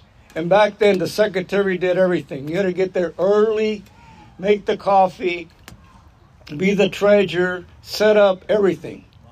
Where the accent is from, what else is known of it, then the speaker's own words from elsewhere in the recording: Chino, California, United States; English is a second language; So they got us out of there, so I grew up in Chino in 1948, something like that. I grew up in Chino. And at that time, Chino was segregated.